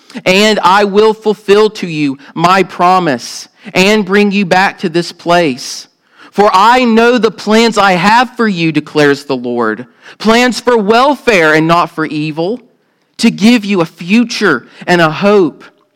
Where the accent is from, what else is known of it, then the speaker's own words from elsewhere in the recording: the South, United States; accent: southern; I probably butchered with my southern accent